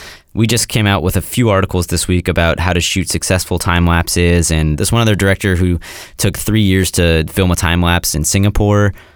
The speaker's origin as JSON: {"language": "English", "town": "Marin County", "region": "California", "country": "United States", "said": "Yeah, I'm from Marin, too. So, I mean, it's always been a big deal there, but there's a pretty vibrant filmmaking community in Marin County."}